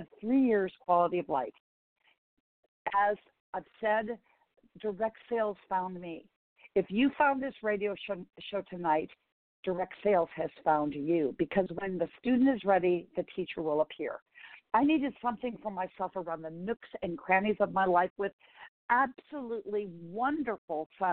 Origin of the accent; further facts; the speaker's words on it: Laurel, Montana, United States; moved away as an adult; born and raised in Montana with one traffic light. When I left at age 18 to seek my fame, my purpose as a classically trained vocal musician and pianist. Well, did I know that there would be no traffic lights in Laurel, Montana ever again?